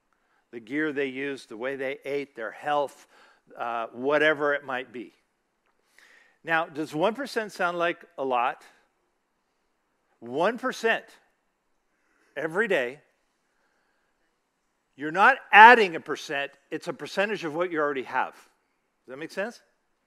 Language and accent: English; California, United States; I was raised in California, so math was not my thing.